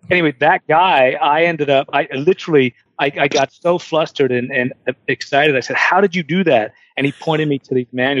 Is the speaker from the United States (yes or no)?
no; New Zealand; I grew up in New Zealand on a sheep farm in an iron sand mining community